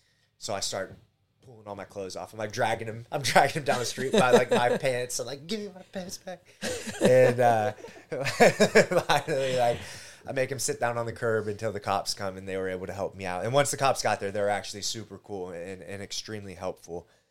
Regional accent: Texas, United States; Born and raised in Texas.

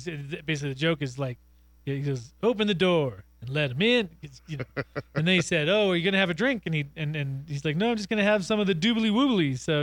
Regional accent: East Coast, United States; we both love … because we're from the East Coast.

